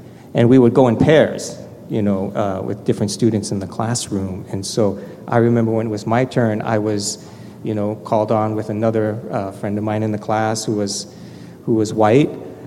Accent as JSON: {"language": "English", "town": "Gardena", "region": "California", "country": "United States", "tie": "born or raised there", "said": "because then we moved to Cerritos from, I grew up in Gardena, and then we moved to Cerritos, and Cerritos at the time had a lot of cows"}